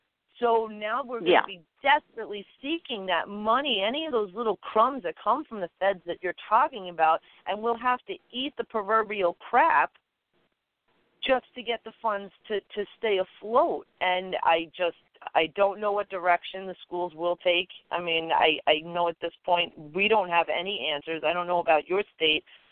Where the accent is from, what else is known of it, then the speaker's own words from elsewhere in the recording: Long Island, New York, United States; now in Central New York, United States; I'm from Long Island, and then I moved to Central New York, where it's much smaller.